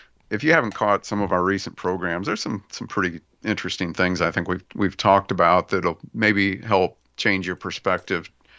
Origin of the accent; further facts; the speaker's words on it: Iowa, United States; But, you know, we're from Iowa, so that's not enough.